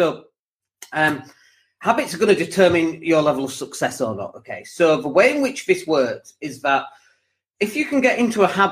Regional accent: United Kingdom; Maybe it's because we're British.

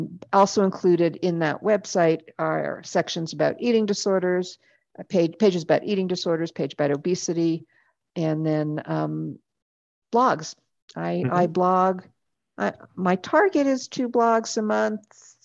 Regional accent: Canada; I'm Canadian.

